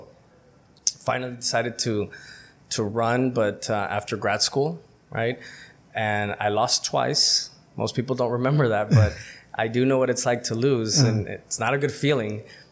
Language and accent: English; El Centro, California, United States; also born or lived in Los Angeles; so I'm from El Centro, born in LA, but raised here in El Centro, a product of the community.